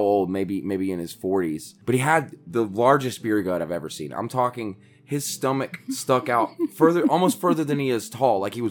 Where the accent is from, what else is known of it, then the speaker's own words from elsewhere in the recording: the South, United States; I think that is one of the things you run into a lot being a Southerner